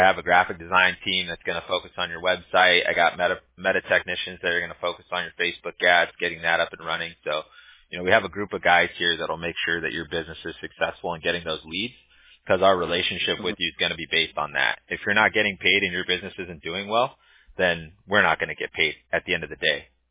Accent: Huntington Beach, California, United States; I'm from California, though. Like, I grew up in Huntington Beach. So, I mean, yeah, I've lived by the ocean my whole life.

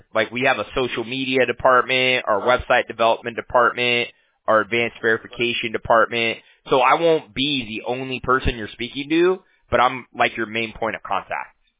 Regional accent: Huntington Beach, California, United States; I'm from Huntington Beach, one city over.

